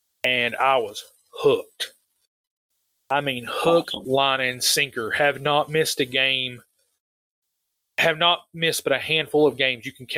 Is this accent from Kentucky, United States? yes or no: yes; Kentucky, United States; Willa mentioned I'm from Kentucky. And if you know anything about Kentucky, basketball is right up there with God.